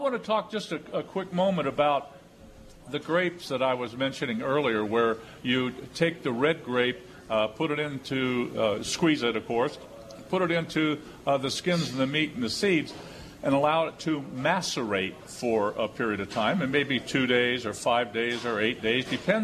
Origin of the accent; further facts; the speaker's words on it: Dayton, Ohio, United States; I'm from Dayton, Ohio.